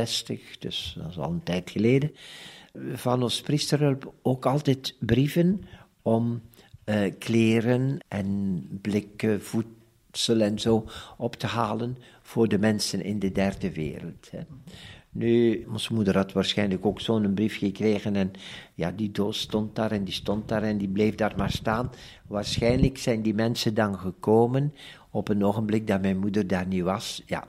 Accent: Kieldrecht, Flanders, Belgium; Ik ben afkomstig uit het Waasland. Kieldrecht, om precies te zijn. Ik ben dan daar in de buurt in Sint-Niklaas op college geweest.

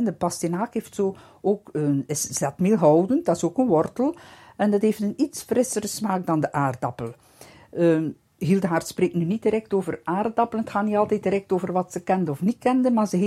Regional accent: Flanders, Belgium; Maar ja, wij als Vlamingen, wij denken altijd, we moeten nog een beetje meer doen.

